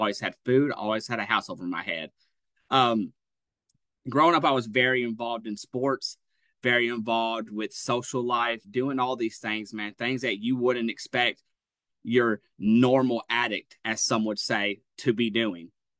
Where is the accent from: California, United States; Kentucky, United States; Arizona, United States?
Kentucky, United States; Hopkinsville; I'm 30 years old. I'm from Hopkinsville, Kentucky, and I am a meth addict.